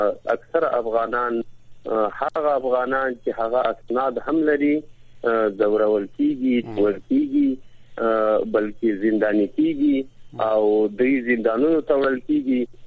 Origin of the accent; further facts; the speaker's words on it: Afghanistan; now in Pakistan; موږ خو افغان سټیزن یا پی او آر کارډ یا ای سی سی په نوم باندې کارونه دي دا لرو.